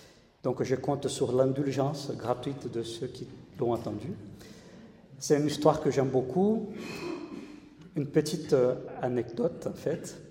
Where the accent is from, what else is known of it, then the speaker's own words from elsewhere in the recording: Brazil; French is a second language; now in Toulouse, France; je suis pasteur de l'Église protestante unie de France, voilà, ici à Toulouse. Et mon accent me dénonce, moi je suis brésilien.